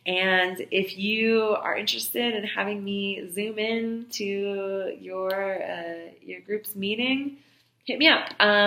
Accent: United States; I think a lot of times growing up in the United States, our mainstream media and politicians, our educational systems don't really teach us to look beyond the borders of the United States for answers.

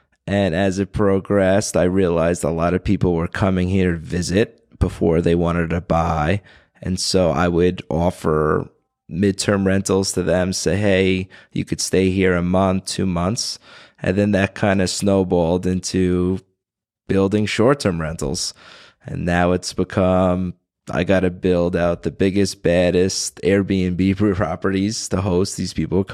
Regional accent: New York, United States; now in Las Vegas, United States; I'm from Long Island, New York. I'm not from here in Las Vegas. And I came out here on vacation and I never left. I came here in 2012.

